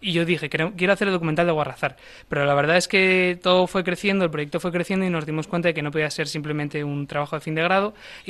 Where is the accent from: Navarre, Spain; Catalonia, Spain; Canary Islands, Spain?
Canary Islands, Spain; soy canario, no soy de la zona.